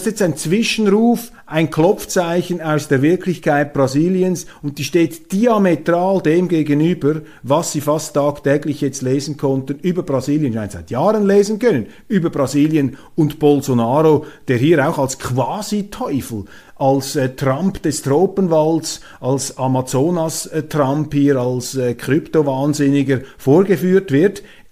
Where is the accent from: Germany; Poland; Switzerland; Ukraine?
Switzerland; Und da fragen wir uns natürlich als Schweizer